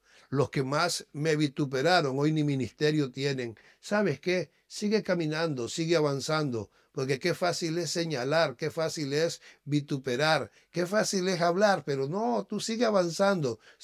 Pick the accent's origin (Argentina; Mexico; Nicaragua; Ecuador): Nicaragua; Es más, soy nicaragüense, imagínate, que en muchos lugares dicen, ah, usted es nicaragüense.